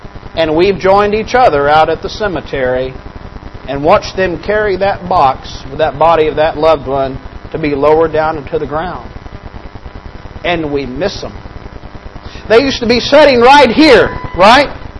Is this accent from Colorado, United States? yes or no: no; Arkansas, United States; also born or lived in Oklahoma; Brother Towles is from Arkansas, as I am. I was born in Oklahoma, but raised in Arkansas.